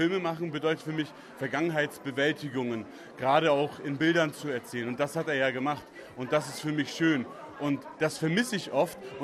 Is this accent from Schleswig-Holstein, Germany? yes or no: yes; Norderstedt, Schleswig-Holstein, Germany; Ich komme auch ursprünglich aus Norderstedt, ne?